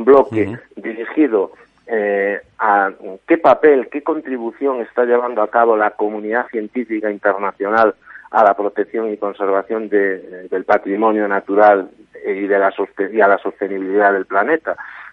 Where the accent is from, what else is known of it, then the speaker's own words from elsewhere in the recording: Galicia, Spain; yo, como gallego comprometido con mi tierra y que siempre estoy pensando en Galicia